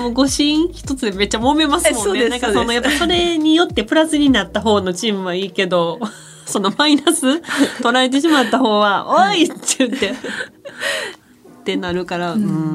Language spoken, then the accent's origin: Japanese; Kyoto, Japan; 私京都出身なんですけど、